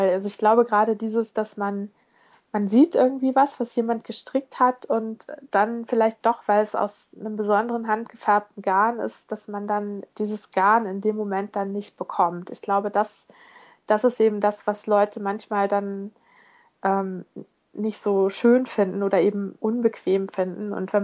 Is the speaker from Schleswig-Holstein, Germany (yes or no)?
yes; Bad Bramstedt, Schleswig-Holstein, Germany; ich komme ja aus Schleswig-Holstein. Ich komme ja aus Bad Bramstedt, was ja ist ja nicht